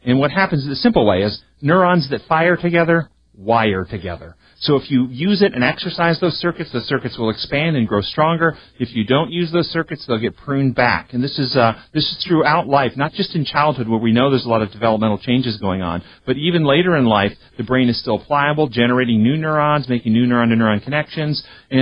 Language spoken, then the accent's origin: English; the South, United States; I was raised in the South, Christian upbringing, went to my residency in psychiatry